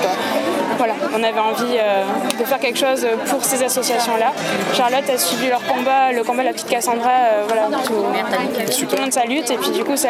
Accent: Nouvelle-Aquitaine, France; now in Nantes, France; On vient du Pays Basque. Enfin, moi, j'habite vers Nantes, mais okay. Sinon, à la base, Pays Basque.

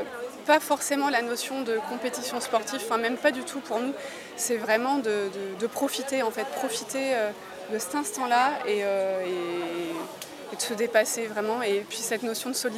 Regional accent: Nouvelle-Aquitaine, France; parce qu'on vient de la région de Bordeaux

